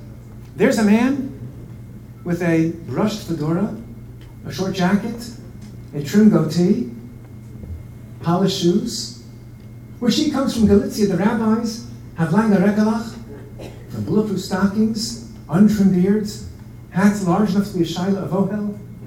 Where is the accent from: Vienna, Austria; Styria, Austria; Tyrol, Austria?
Vienna, Austria; English is a second language; I was born and raised in Vienna. It was the first of districts that were the religious ones. When I was a little boy, I'm 27